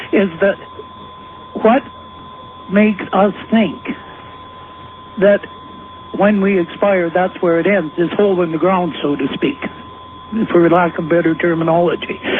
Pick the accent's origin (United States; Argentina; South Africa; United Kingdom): South Africa; now in Canada; I'm originally from South Africa. I now live in Canada